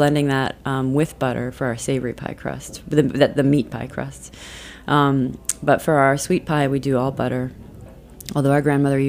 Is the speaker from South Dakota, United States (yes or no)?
yes; South Dakota, United States; We grew up in South Dakota.